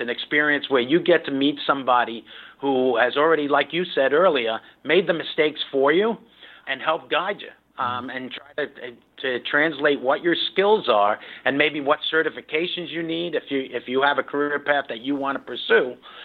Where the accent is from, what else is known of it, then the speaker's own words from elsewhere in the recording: Brooklyn, New York, United States; I was a kid from Brooklyn. I thought I was going to be a cop, a fireman, or a backhoe driver.